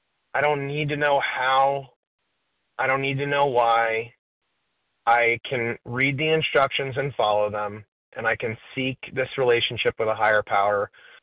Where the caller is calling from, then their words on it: Florida, United States; I'm calling from Florida.